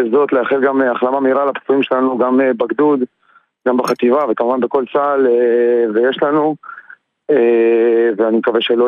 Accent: Russia; now in Lod, Israel; אני רוסי, נכון

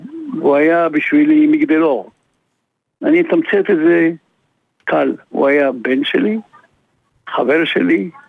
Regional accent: Morocco; moved away as an adult; now in Israel; אני עליתי ממרוקו בגיל 18 בתנועת עוטף

